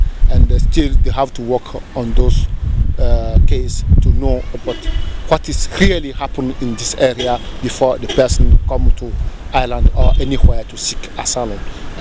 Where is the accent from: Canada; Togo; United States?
Togo; I'm coming from Togo, to go there and see how the life is looking like.